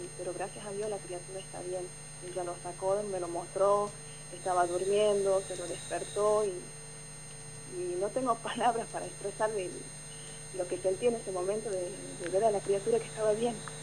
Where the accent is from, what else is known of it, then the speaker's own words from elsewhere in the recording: Salvador Mazza, Salta, Argentina; Soy oriunda de Salvador Maza, Pocitos.